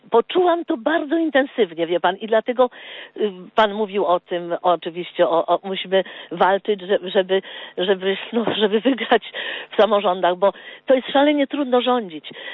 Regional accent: Warsaw, Masovian Voivodeship, Poland; jestem z Warszawy

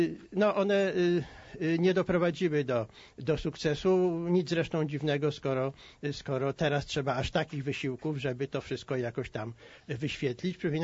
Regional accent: Warsaw, Masovian Voivodeship, Poland; no ja jestem niemalże tubylcem, ponieważ wychowałem się na Sadybie.

